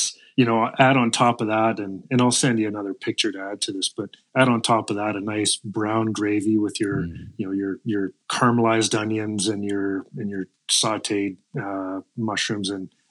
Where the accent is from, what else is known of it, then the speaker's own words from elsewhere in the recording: the Maritimes, Canada; I mean, you know, I grew up in the Maritimes